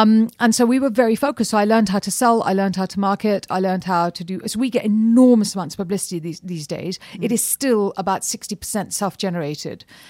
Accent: India; And I'd say, yeah, I'm Indian.

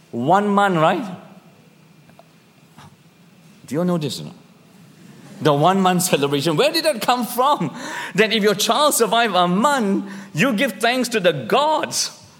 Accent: Malaysia; And can still remember him walking me around my small town that I grew up in Malaysia.

